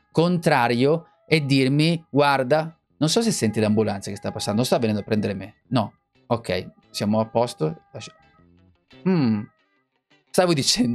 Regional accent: Poland; Italian is a second language; Vedi, anche a cosa mi alludo, come polacco.

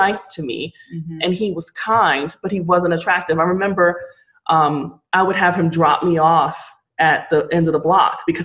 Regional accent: New York City, New York, United States; I was from New York City.

